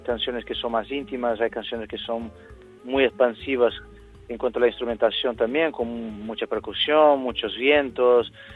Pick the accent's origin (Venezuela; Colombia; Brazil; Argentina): Brazil; Spanish is a second language; moved away as an adult; now in Spain; Yo soy un artista brasileño, yo he vivido hasta mis 22 años en Brasil.